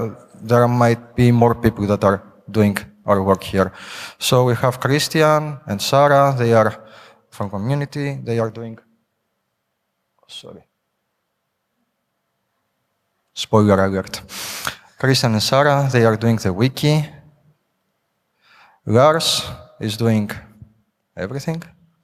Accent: Greece; now in Prague, Czech Republic; I'm from Greece initially, but I live in Prague the past 5.5 years.

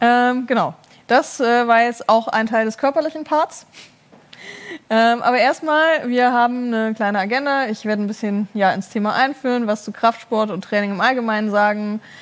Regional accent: Regensburg, Bavaria, Germany; Ich komme aus Regensburg, also gar nicht so weit weg.

